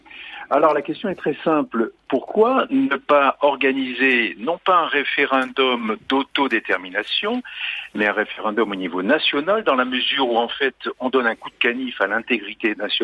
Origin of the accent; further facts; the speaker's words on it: France; moi en tant que Français, je ne suis pas Corse